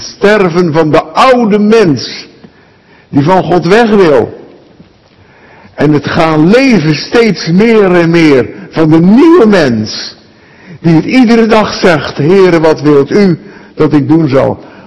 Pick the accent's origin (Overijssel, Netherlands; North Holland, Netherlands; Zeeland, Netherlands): Zeeland, Netherlands; In Zeeland, waar ik vandaan kom, praten de mensen ook veel over het geestelijk leven. En als kind heb ik het al gehoord